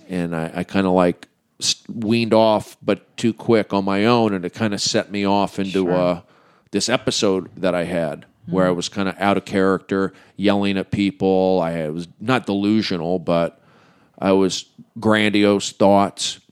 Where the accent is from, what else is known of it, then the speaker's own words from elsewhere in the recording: California, United States; I'm from the Valley.